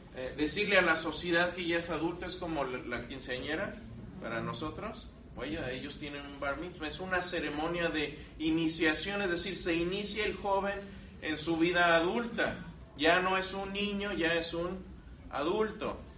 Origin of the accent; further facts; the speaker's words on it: Mexico; born there; yo no soy judío porque yo no nací en Israel, yo nací en México. Podríamos decir, bueno, a lo mejor yo soy judío cultural porque me gustan las costumbres judías